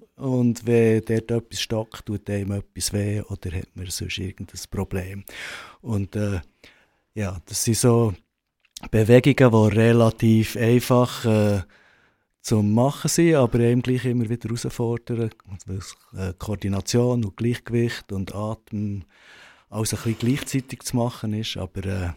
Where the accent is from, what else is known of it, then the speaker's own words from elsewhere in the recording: Bern, Switzerland; born there; also born or lived in Berlin; bin ich jetzt in Bern geboren und bin er nachher Sozialpädagogik-Ausbildung und Velokurier bin ich dann auf Berlin ausgewandert